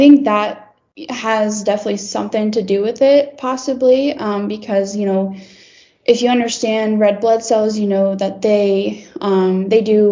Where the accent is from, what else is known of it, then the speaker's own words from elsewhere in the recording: San Diego, California, United States; I come from the city, essentially. I'm from San Diego, California, and wasn't raised on a farm or anything.